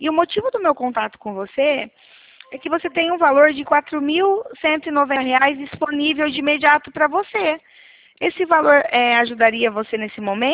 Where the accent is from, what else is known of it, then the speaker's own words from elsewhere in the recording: Araras, São Paulo, Brazil; nós somos de Arara, São Paulo.